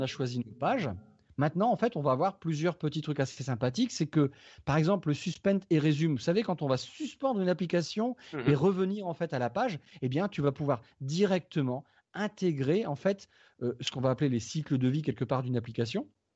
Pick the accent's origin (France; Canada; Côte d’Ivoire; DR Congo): France; northern France; accent: Nord; excuse-moi mon accent du Nord.